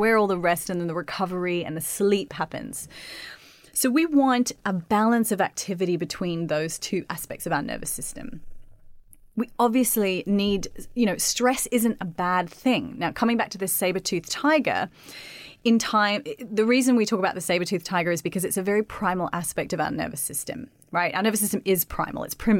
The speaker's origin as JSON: {"language": "English", "country": "Australia", "said": "I'm Australian, and so it's really, we're really lucky."}